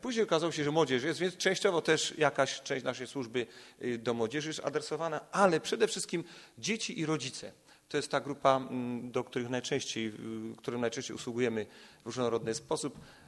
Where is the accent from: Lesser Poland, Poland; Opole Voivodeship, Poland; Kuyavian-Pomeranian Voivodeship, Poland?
Lesser Poland, Poland; Kraków; moved away as an adult; now in Ustroń, Poland; jestem Krakusem, ale jak będziecie słyszeć, że trochę inaczej godą, to znaczy, że nie jestem Stella. 26 lat już mieszkam w Ustroniu, skąd pochodzi moja żona. W Krakowie poznaliśmy się na studiach